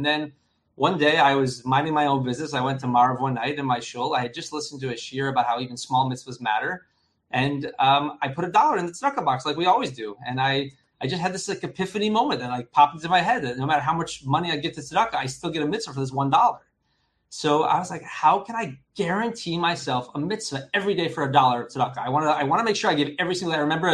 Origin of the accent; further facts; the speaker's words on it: Minneapolis, Minnesota, United States; I grew up in Minneapolis, Minnesota. Very proud Minnesotan.